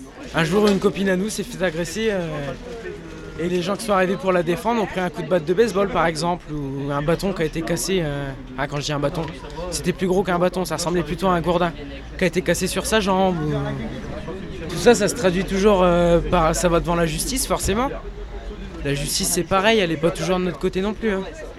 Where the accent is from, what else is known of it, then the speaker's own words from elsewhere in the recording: Fargniers, Hauts-de-France, France; Je suis de Farnier. C'est à quelques kilomètres de Chauny, 7-8 kilomètres, je pense.